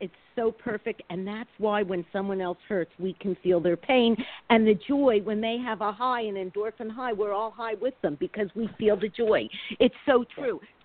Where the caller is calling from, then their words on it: California, United States; from California.